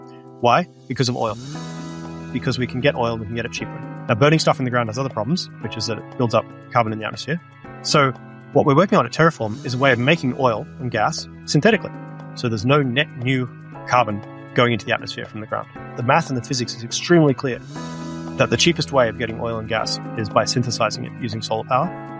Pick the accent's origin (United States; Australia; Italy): Australia; New South Wales; I'm in my late 30s and I grew up in New South Wales